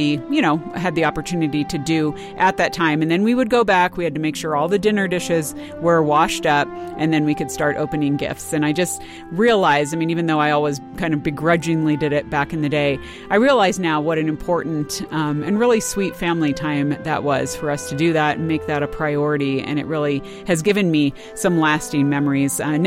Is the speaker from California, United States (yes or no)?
yes; California, United States; Many of you know I grew up in California